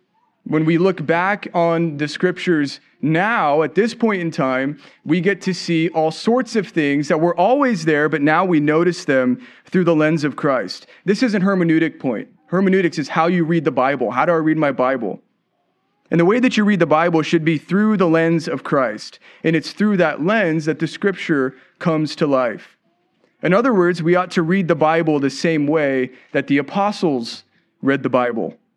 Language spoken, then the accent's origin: English; Colorado, United States; I'm always fascinated when I go back home to my home state of Colorado, where I was born and raised, to see the new stuff that pops up.